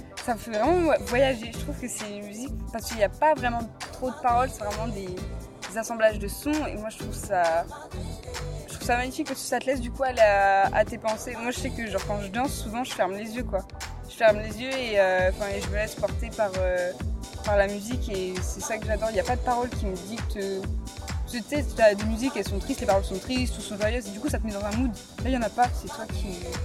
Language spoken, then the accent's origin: French; Béthune, Hauts-de-France, France; also born or lived in Rebreuve; Avant, j'étais de Rebreuve et à 7 ans, j'ai déménagé à Béthune et je suis restée.